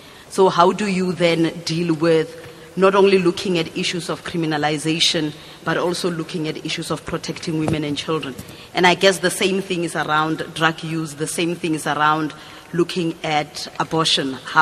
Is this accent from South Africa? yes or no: yes; South Africa; I'm also from South Africa.